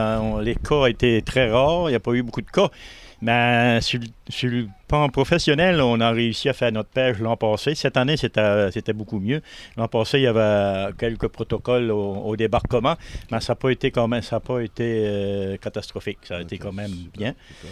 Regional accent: Grande-Entrée, Quebec, Canada; born there; Moi, je suis né à Grande Entrée, vraiment dans le bout de l'Est.

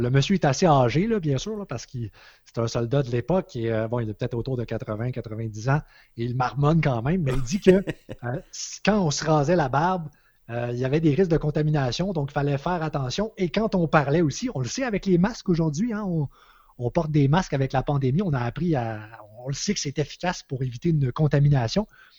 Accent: Quebec, Canada; chez nous, au Québec

